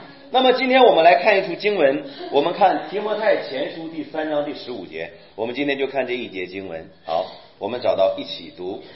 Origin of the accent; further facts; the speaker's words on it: China; 其实呢，我们中国人呢都是用情感建立的国家，知道吗？